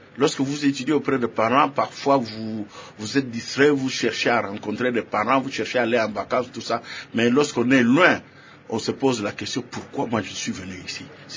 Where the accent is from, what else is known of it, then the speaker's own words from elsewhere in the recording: Bandundu, DR Congo; also born or lived in Kananga; La province de Bandundu, madame.